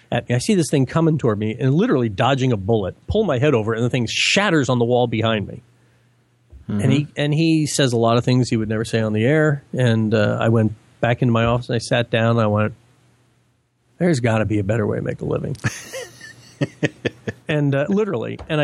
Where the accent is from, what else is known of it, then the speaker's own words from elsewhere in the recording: New England, United States; because I'm from New England, where a city is, you know, basically 12 blocks, right?